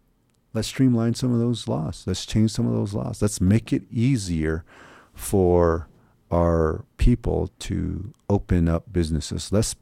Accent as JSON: {"language": "English", "town": "Shonto", "region": "Arizona", "country": "United States", "said": "I come from Shonto, Arizona. We just recently put a new C-Store gas station there."}